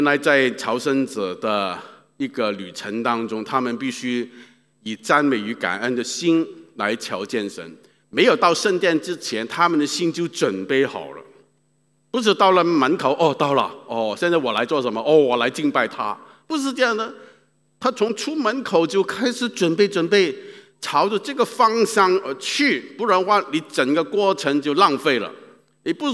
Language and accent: Chinese; Guangdong, China; accent: Cantonese; 好像我们广东话说倒米啊